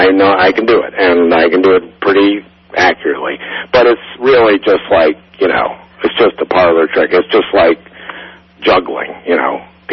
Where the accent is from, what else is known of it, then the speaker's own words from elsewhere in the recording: United States; And of course I said, of course I can. I'm an American.